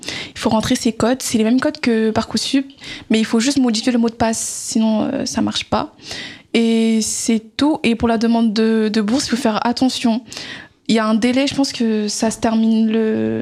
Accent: Paris, Île-de-France, France; J'ai mis en Bretagne, Poitiers, Limoges, alors que je suis de Paris.

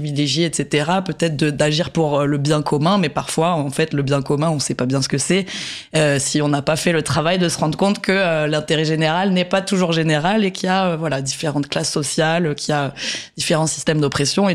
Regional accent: Tarbes, Occitanie, France; J'ai grandi à Tarbes, une petite ville dans le sud-ouest.

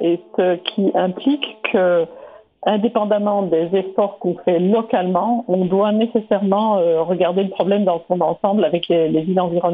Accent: Quebec, Canada; moi j'ai grandi au Québec. Mon village, j'ai toujours utilisé le vélo au quotidien pour mes déplacements

